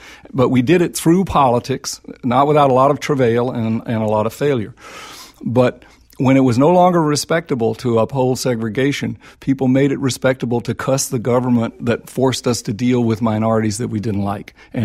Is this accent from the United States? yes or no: yes; the South, United States; When I grew up in the South, Republicans meant Yankee.